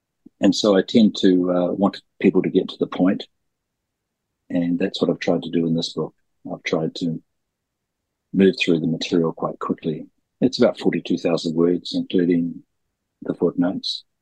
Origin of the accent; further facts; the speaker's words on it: Hawke's Bay, New Zealand; I grew up in Hawke's Bay, and I knew no Jewish people.